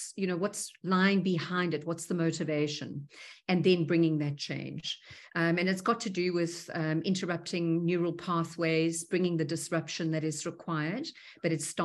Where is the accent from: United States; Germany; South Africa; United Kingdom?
South Africa; First and foremost, I'm from South Africa. I live in the Klein Karoo